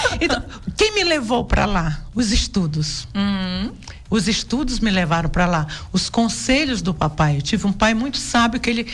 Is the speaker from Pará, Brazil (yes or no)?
yes; Pará, Brazil; eu vou mostrar primeiro a minha cultura, a cultura lá do Pará, o carimbó, porque eu homenageio a minha terra. Eu tenho orgulho de falar de onde eu sou.